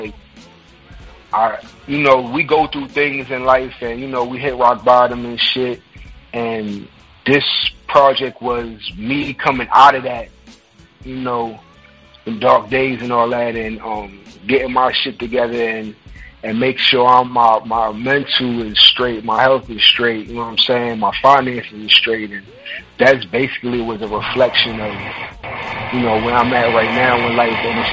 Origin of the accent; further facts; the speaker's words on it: Harlem, New York, United States; born and raised in Harlem my whole life, man. It's nothing like it, man. Not like that New York air, that grit